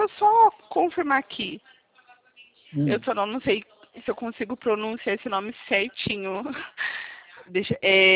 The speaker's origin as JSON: {"language": "Portuguese", "town": "Valinhos", "region": "São Paulo", "country": "Brazil"}